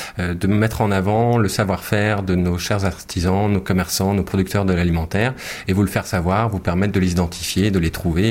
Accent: Brittany, France; je suis breton, et valoriser ma région fait partie des choses, je dirais, qui sont inscrites en moi depuis que je suis tout petit.

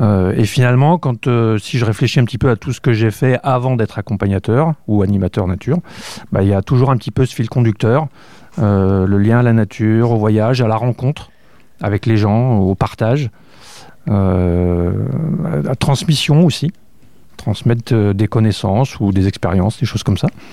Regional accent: Auvergne-Rhône-Alpes, France; j'ai grandi donc en Auvergne, en moyenne montagne. Après, je suis parti pour faire des études universitaires en Écosse

